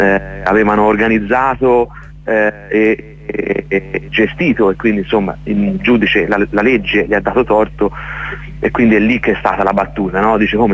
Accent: Florence, Tuscany, Italy; noi ricordo siamo fiorentini, insomma, la goliardia ce l'abbiamo nel sangue dai nostri avi.

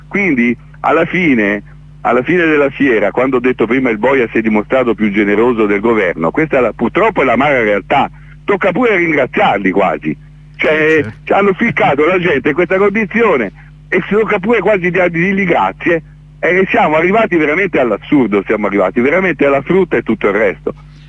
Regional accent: Tuscany, Italy; io da Toscano vo a Firenze

